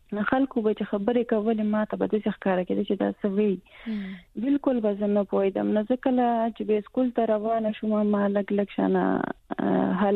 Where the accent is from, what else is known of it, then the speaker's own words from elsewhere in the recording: Khyber Pakhtunkhwa, Pakistan; moved away as an adult; also born or lived in Karachi; now in Netherlands; او زه په باجوړ کې پیدا شوم او تعلیم خو زما دومره تعلیم نشته دی. ما په باجوړ کې د شپږم پورې سبق ویلې دی